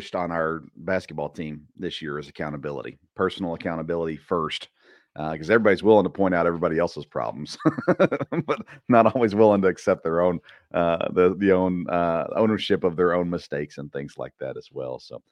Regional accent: Tennessee, United States; Now, I grew up in Tennessee.

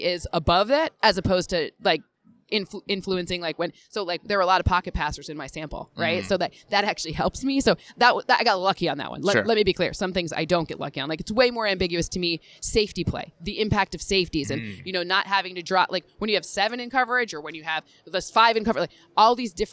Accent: Michigan, United States; I mean, I'm from Michigan saying that too, so you know, like, this nurse.

